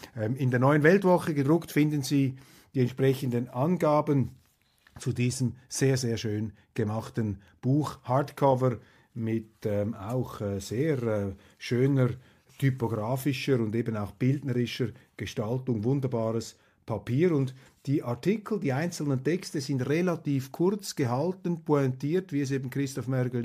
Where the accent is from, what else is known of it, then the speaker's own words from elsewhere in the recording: Switzerland; aber als Schweizer sind wir machtlos.